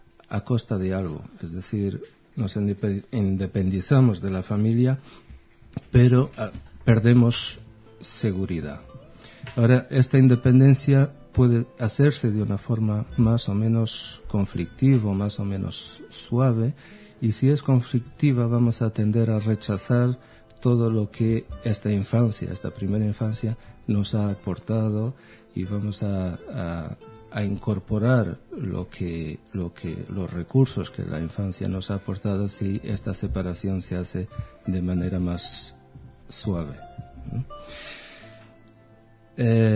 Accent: Israel; born or raised there; accent: a strange mix; moved away as an adult; also born or lived in Lisbon, Portugal; now in Madrid, Spain

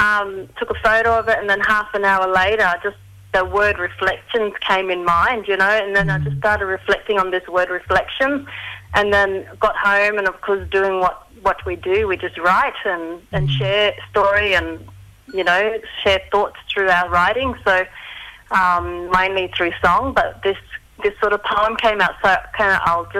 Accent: Queensland, Australia; So, Gugu Yalanji Jaldu, so just north of Cairns. So I have my links to Gugunyungu, Gubriwara, and Jule Wara, which is Daintree, Mossman

